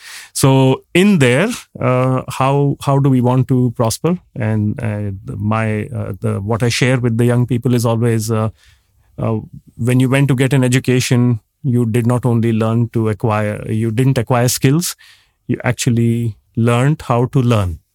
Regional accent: New Delhi, Delhi, India; moved away as an adult; now in United States; So when I was growing up in New Delhi, which actually just hosted the G20 summit, and it's the capital city of India, I always dreamt of living in other places. So my first foray out of Delhi was 30 years ago when I moved to the United States.

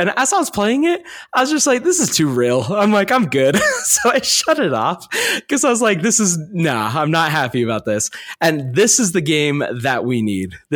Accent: United States; No, I'm not going to watch the Great British Bake Off. I'm American, Devin.

